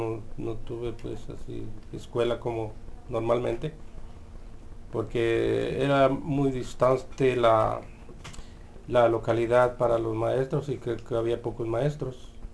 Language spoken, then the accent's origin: Spanish; Pénjamo, Guanajuato, Mexico; born there; Nací en Guanajuato, en el estado de Guanajuato.